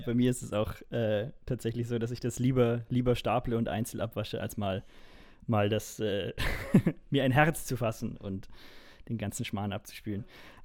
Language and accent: German; Munich, Bavaria, Germany; Ich dachte mir, okay, ich bin Münchner, ich krieg's hin, aber leider nein.